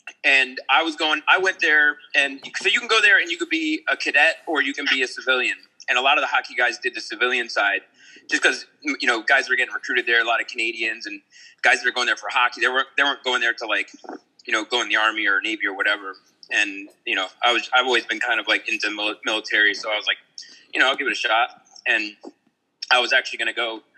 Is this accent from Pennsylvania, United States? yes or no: yes; Bethlehem, Pennsylvania, United States; Yeah. I grew up in Bethlehem.